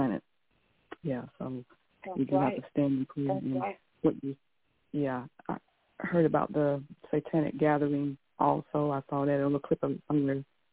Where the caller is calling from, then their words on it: South Carolina, United States; South Carolina.